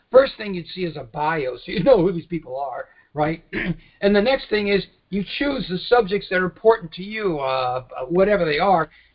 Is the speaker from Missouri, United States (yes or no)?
no; Florida, United States; Oh, hi. I'm from Florida. I live in the Panhandle.